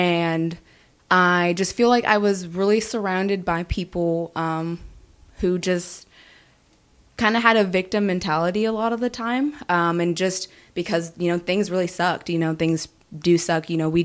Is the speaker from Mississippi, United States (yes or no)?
no; Houston, Texas, United States; also born or lived in Killeen, United States; I'm from Houston. I'm from, like, the Woodland Spring area, where I really call home.